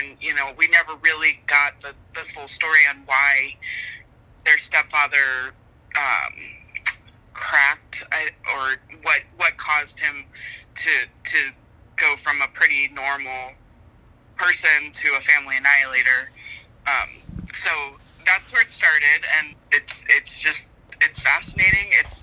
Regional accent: Maryland, United States; I didn't grow up here in Florida. I grew up in Maryland

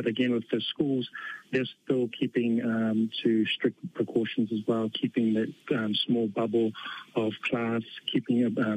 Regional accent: Mangere, Auckland, New Zealand; So I grew up in Mangere, and as a teenager, I went through, I was diagnosed with left knee bone cancer.

